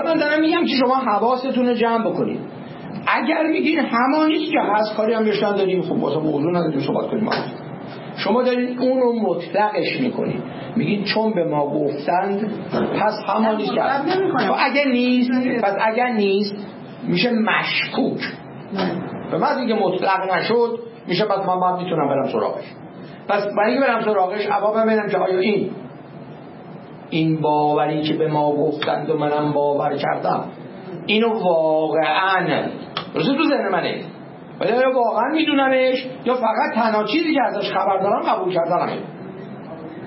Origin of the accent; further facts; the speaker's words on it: Tehran, Tehran Province, Iran; born there; یعنی من تو تهران متولد شدم